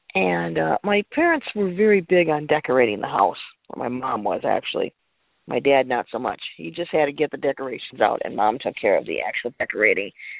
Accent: Menomonee Falls, Wisconsin, United States; they are planning to sell the house that I grew up in here in Wisconsin, in this village of Menomonee Falls

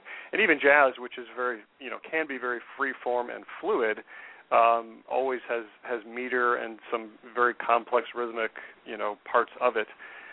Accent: Chicago, Illinois, United States; I'm from the Midwest here in Chicago. We have a lot of wide open spaces here in the Midwest.

